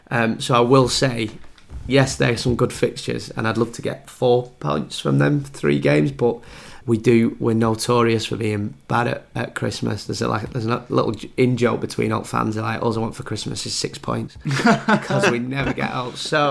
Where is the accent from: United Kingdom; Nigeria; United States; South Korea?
United Kingdom; Burnley, North West England; See, I'm from Burnley, but my dad were in the army, so I moved around.